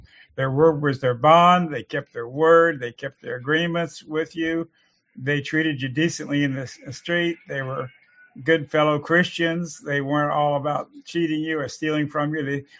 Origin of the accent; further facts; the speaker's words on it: United States; it's hard to say this as an American, because I'm a patriotic American.